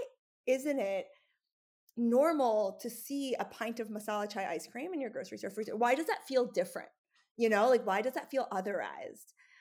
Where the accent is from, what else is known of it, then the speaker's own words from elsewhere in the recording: North Carolina, United States; I'm coming from this perspective of being an Indian American, growing up in North Carolina